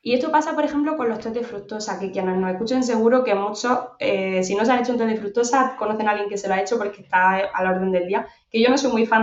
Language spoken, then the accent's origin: Spanish; Baza, Andalusia, Spain; De hecho, pues en mi pueblo, yo soy de un pueblo de Granada, de Baza